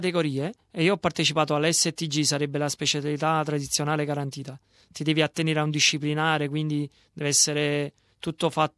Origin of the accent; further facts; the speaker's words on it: Naples, Campania, Italy; moved away as an adult; now in Australia; sono nato a Napoli, ho iniziato così per caso, un mio amico lavorava in un ristorante a Napoli